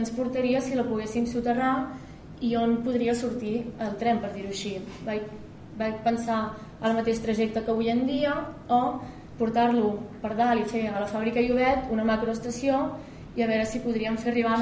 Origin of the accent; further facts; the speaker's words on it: Calella, Catalonia, Spain; tota la vida soc de Calella